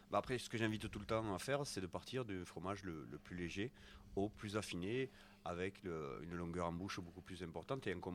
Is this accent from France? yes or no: no; Switzerland; Mais voilà, on est suisse.